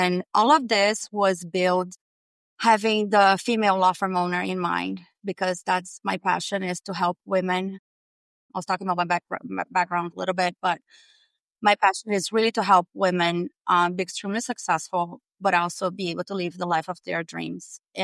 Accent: Brazil; I mean, I'm from Brazil myself, and those are myths, and they're wrong.

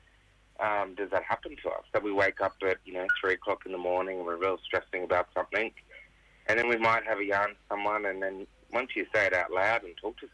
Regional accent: Northern Territory, Australia; now in Darwin, Australia; Pitjantjatjara Yankunjatjara Puram. I'm from Central Australia originally, and now I'm on Larrakia Country in Darwin.

